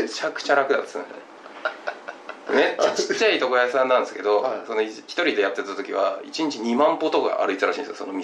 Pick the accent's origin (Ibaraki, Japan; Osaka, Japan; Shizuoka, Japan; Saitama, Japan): Saitama, Japan; まあ東京じゃないで僕埼玉ですけど、でもでそこまで田舎じゃなかったんで